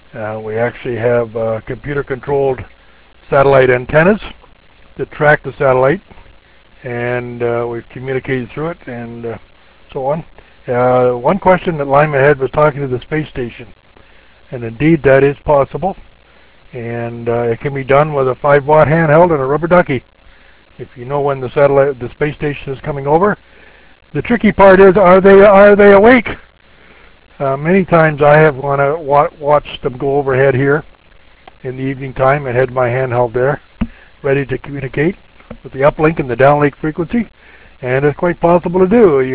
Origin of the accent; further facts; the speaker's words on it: Peterborough, Ontario, Canada; We have one guy in Peterborough that did it here in my hometown, and it was pretty exciting.